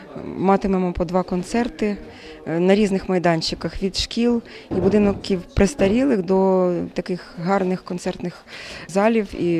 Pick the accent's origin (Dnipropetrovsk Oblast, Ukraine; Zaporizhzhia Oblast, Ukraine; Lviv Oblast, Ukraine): Lviv Oblast, Ukraine; Lviv; Я зі Львова.